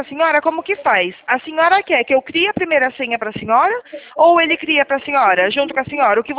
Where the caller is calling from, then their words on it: São Paulo, Brazil; Eu tô falando aqui do estado de São Paulo